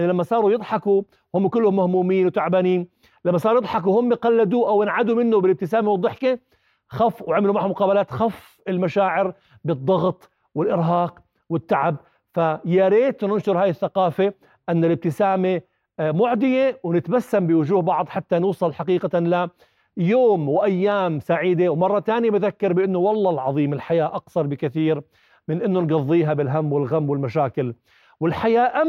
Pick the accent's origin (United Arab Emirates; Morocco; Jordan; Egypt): Jordan; بنقدر نعمل إشي حلو إلنا إحنا كأردنيين مثلا وكعرب